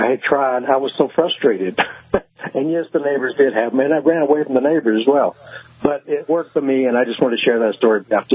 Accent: the South, United States; I'm from the South, and I've learned when I was down there long, long ago that vibration is not good for people that live underground.

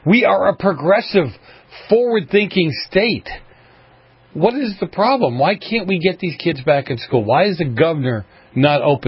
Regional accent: Boston, Massachusetts, United States; now in California, United States; And the weather, I came from Boston, so I was swimming at Christmas time and teasing my family back east.

